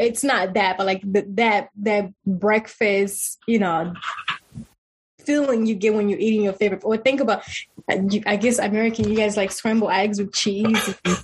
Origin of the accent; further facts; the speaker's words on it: Togo; But I guess the zobon is the native way we call it in my home country. So I figure when my Ewe girls or Togolese fr